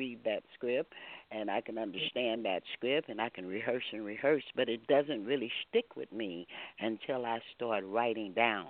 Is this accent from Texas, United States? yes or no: yes; Houston, Texas, United States; Yes, everybody, I'm a Houstonian. That's my stomping ground. And one thing about being a Texan, it's hospitality there